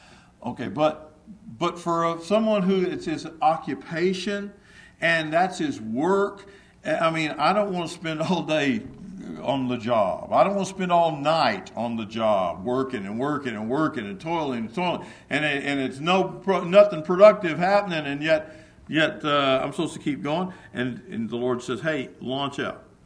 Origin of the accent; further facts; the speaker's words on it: Texas, United States; I grew up in West Texas where cotton was grown all the time